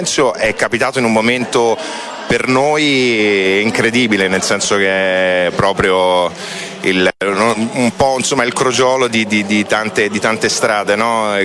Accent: Florence, Tuscany, Italy; per noi che siamo fiorentini è una cosa veramente immensa.

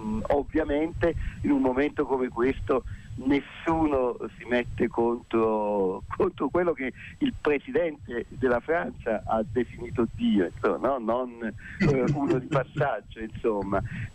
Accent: Naples, Campania, Italy; anche l'onestà di dire da napoletani che forse Napoli ha tradito

